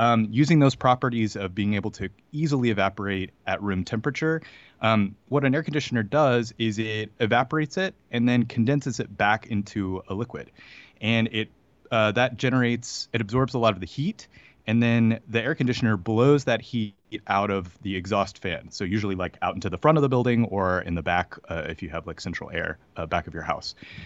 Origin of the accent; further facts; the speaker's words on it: the South, United States; I grew up in the South where it was very hot and humid, and lived my life in air conditioning